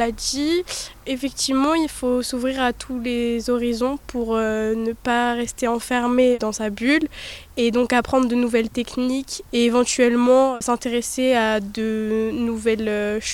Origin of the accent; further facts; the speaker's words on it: Saint-Tropez, Provence-Alpes-Côte d'Azur, France; Pour ma part, je viens de Saint-Tropez, à 2h30 d'ici.